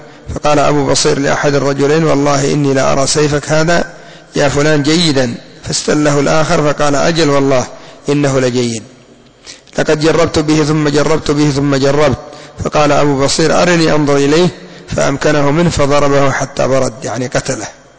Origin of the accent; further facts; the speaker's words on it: Yemen; يعني خلاص، كما يقولون عندنا في اليمن، من أجلي، خليه من أجلي.